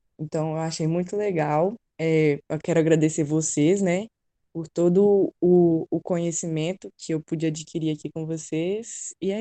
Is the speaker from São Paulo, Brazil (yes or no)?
no; Contagem, Minas Gerais, Brazil; eu tenho 18 anos, eu sou de Contagem, né?